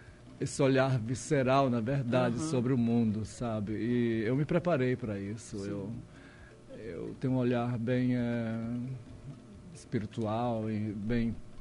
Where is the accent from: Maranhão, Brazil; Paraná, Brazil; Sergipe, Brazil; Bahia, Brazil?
Maranhão, Brazil; São Luís; moved away; Eu, quando saí de São Luís, eu fui à procura de conhecimento, na verdade.